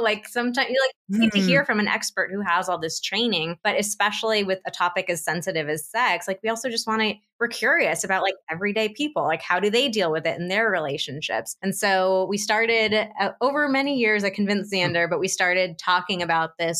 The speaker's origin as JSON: {"language": "English", "town": "Santa Barbara", "region": "California", "country": "United States", "tie": "born or raised there", "said": "We live in Santa Barbara, which is also my hometown. We just moved back last year, so I've been away for 20 years, and it's really nice to be back."}